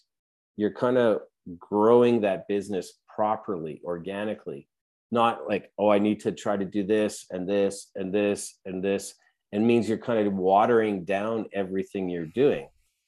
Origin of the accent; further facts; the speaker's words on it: Canada; And we're Canadian, so I relate everything to hockey.